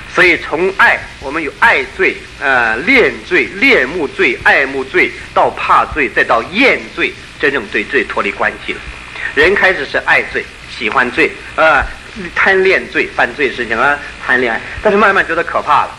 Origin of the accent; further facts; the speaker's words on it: China; 如果用我们中国人懂的话来讲，律法就是法，恩典就是情，真理就是理